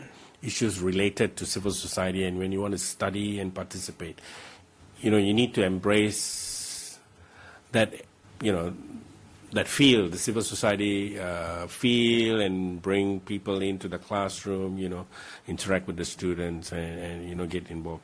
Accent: Singapore; because I come from Singapore and there's a lot of that happening in Singapore

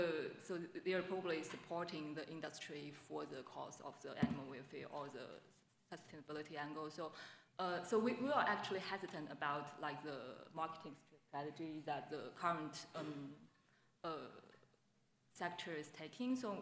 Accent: China; English is a second language; because in my country, so I'm from China

